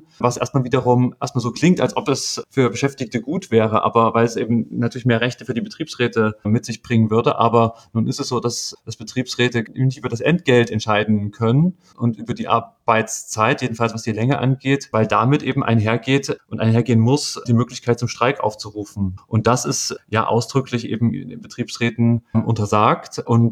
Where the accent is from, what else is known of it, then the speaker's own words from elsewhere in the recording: Riesa, Saxony, Germany; in meiner Heimatstadt Riesa